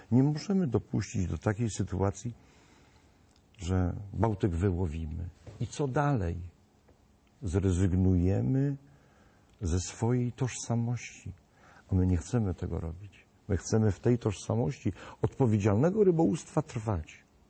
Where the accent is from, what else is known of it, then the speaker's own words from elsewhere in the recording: Pomeranian Voivodeship, Poland; czy Adam, czy ja należymy do takiej grupy, którą określamy jako Kaszubi.